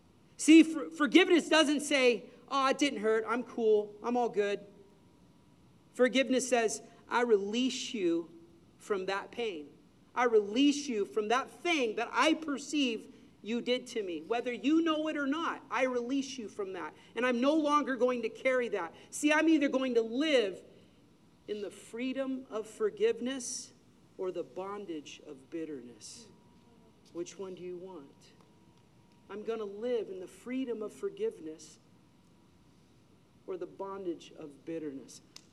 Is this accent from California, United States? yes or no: yes; Los Angeles, California, United States; I ran with knuckleheads and thugs when I grew up in Los Angeles.